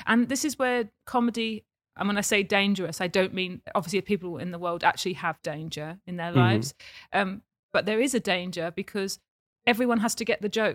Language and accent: English; Romford, London, United Kingdom; When I grew up in Romford, there was absolutely a sense that you defended your mum, for instance.